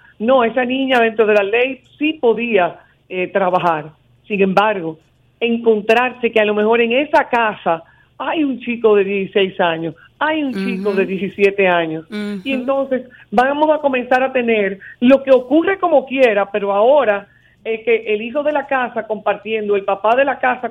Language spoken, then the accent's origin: Spanish; Gurabo, Santiago, Dominican Republic; acuérdense que yo soy de Santiago, o sea, de Gurabo